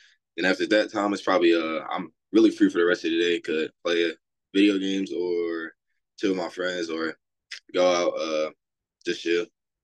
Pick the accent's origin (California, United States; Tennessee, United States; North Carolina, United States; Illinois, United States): North Carolina, United States; Growing up in North Carolina, that's always been a big time rivalry.